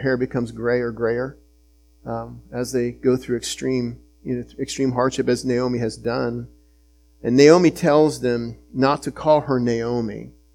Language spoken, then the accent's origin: English; Utica, United States; also born or lived in Maryland; I grew up here in Utica. I had relatives that lived in Martinsburg. And then when Terry and I were married, we moved away over to Maryland. And we ministered there for about 9 years.